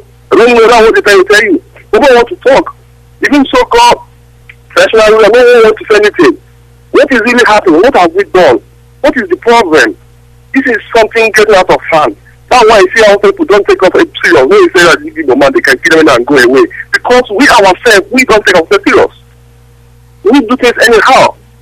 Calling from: Abuja, Federal Capital Territory, Nigeria; I'm calling from … I'm calling from Abuja.

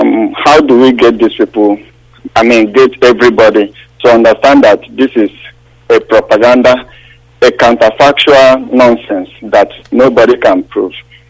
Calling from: Manitoba, Canada; I'm calling from Manitoba in Canada.

